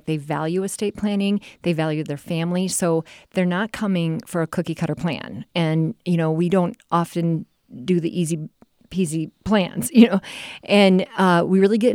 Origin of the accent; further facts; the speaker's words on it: Parkston, South Dakota, United States; And the reason I went into law school was to help farmers because I grew up in Parkston, South Dakota.